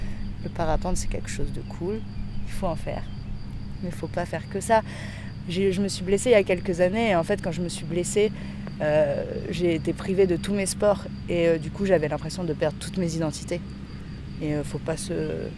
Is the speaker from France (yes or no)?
yes; Auvergne-Rhône-Alpes, France; En fait, je suis de Haute-Savoie, moi.